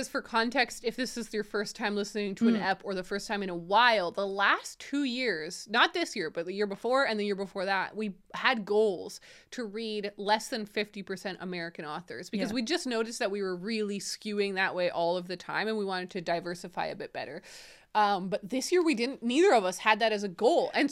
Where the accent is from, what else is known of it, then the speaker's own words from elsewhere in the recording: Canada; because we're Canadian, we're so close to America that they're culturally pumps up here.